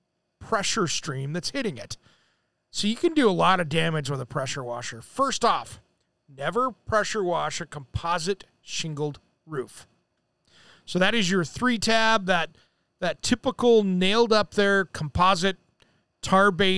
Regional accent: Washington, United States; I grew up in Eastern Washington over in K1A country.

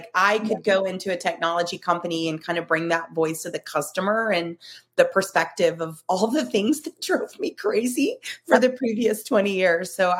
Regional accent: Evansville, Indiana, United States; I normally am in the middle of the country. I like to call it Heavensville. It's really Evansville, Indiana.

